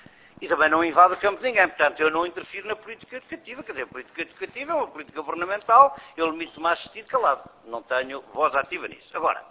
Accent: Guarda, Portugal; na minha terra, na Guarda

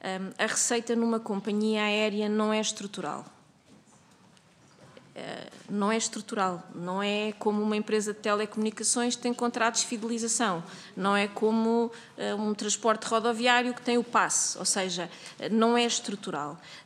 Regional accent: Portugal; como cidadã, como portuguesa

